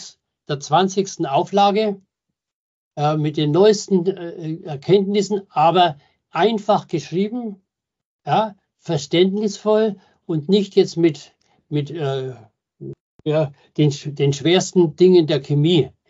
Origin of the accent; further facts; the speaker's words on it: Bavaria, Germany; Jetzt komme ich zwar aus Bayern